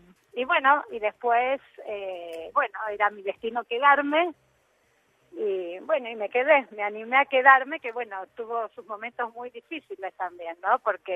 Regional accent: Buenos Aires, Argentina; yo desde chiquita nací en Capital. Bueno, viví toda la vida en Belgrano

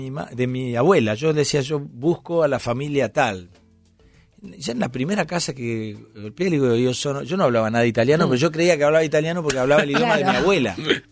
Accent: Argentina; yo soy argentino

